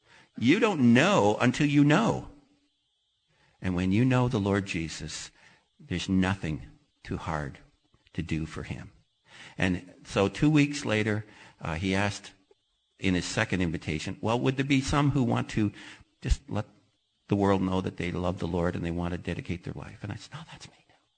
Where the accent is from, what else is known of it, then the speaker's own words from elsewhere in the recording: Canada; I'm a Canadian. I'm in Chicago going to a Bible college.